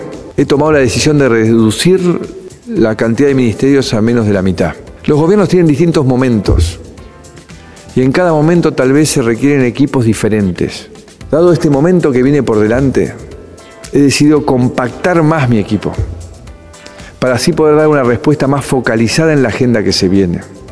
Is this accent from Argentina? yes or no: yes; Argentina; También otras dudas las generamos como argentinos